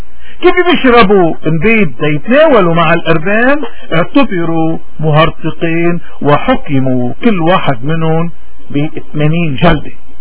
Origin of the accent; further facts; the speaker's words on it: Lebanon; نحن كلبنانيين وكمسيحيين تحديدا وكمارني بأكثر تحديد، نحن اليوم عنا واجب، واجب وطني وواجب ديني وواجب اخلاقي وواجب انساني